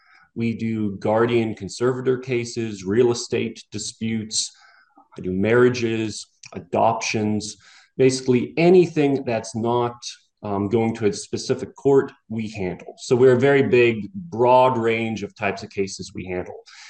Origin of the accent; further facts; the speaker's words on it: Philippi, West Virginia, United States; And other than that, personally, I grew up in Phillippi, and that's where I currently live.